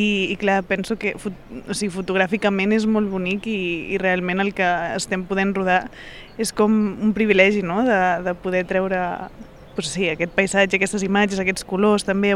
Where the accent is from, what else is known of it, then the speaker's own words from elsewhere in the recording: Girona, Catalonia, Spain; Jo vinc, o sigui, jo soc de Girona, no? Llavors, clar, el meu imaginari és més la Costa Brava